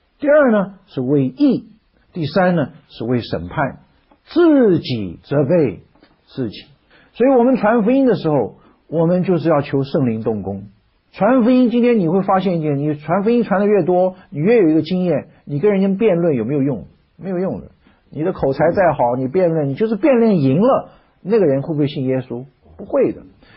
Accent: China; 所讲的一定就是我们中国人的文化的根基

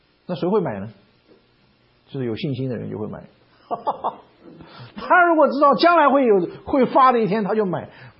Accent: China; 如果假设我们中国人都知道嘛，当年毛泽东来的时候解放大陆，很多人跑啊

